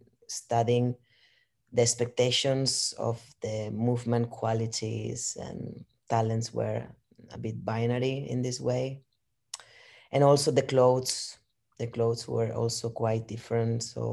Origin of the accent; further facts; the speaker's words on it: Barcelona, Catalonia, Spain; now in Bergen, Norway; I am from Barcelona. I am 40 years old, and I am a dancer and a choreographer, now living in Bergen, Norway.